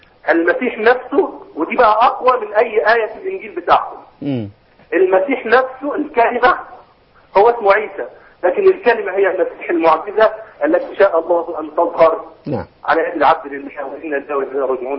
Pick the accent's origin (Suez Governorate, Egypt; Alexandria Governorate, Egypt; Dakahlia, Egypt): Suez Governorate, Egypt; Suez; حضرتك من السويس